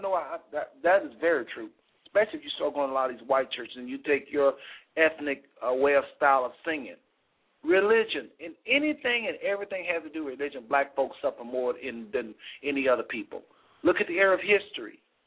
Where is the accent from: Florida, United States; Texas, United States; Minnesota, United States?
Texas, United States; I come from Texas, and I went to Ohio